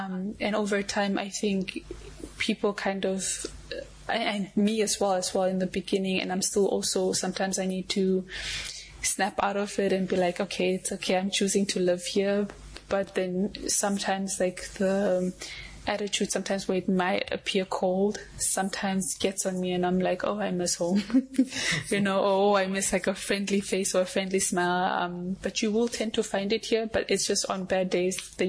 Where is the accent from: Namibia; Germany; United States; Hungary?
Namibia; always get this thing where I'm like, oh, you're the first Namibian I've ever met. And they think I'm Kenyan or Nigerian.